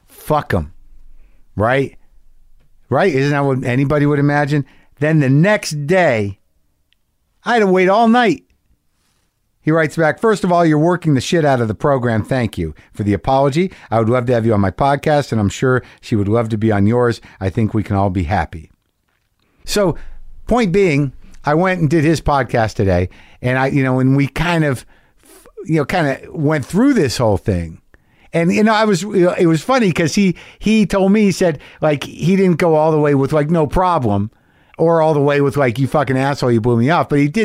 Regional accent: New Mexico, United States; Like, I grew up in New Mexico. I was always very much, Latinos were very much part of my life, all my life growing up.

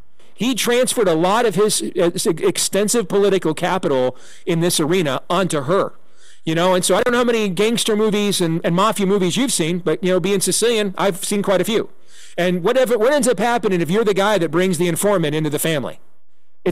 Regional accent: Iowa, United States; I mean, my home state of Iowa, Jesse, we've done a phenomenal job making it on the ground one of the reddest states in the country.

